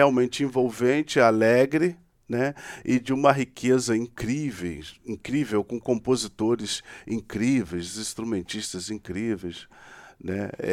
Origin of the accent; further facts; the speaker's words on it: Brazil; Nós que somos brasileiros somos suspeitos para falar, né?